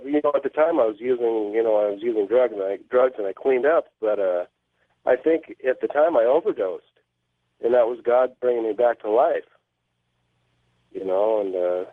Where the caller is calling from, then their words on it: Whitewater, California, United States; I'm calling from Whitewater, California, and I had a little experience the other night.